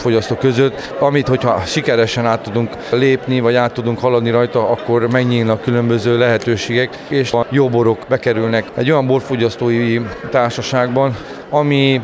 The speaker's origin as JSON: {"language": "Hungarian", "region": "Transylvania", "country": "Romania", "said": "Erdélyi magyarok vagyunk, magyar szelleme gondolkozunk"}